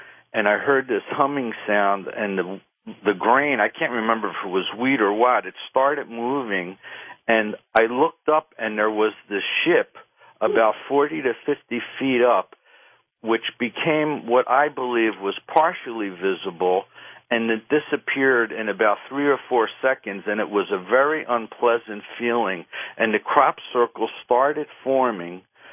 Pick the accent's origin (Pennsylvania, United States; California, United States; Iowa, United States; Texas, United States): Pennsylvania, United States; Philadelphia; born there; I was born in Philadelphia, and every year I go back to visit my parents.